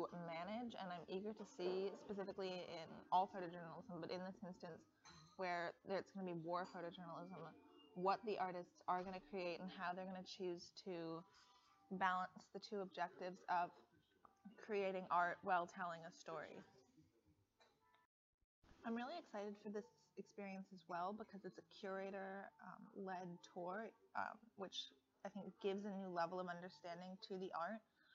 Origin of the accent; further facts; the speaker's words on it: Boulder, Colorado, United States; now in Berlin, Germany; I come from Boulder, Colorado, and I've been living in Germany for the past few months up north in Lüneburg, and I'm really excited now to be here in Berlin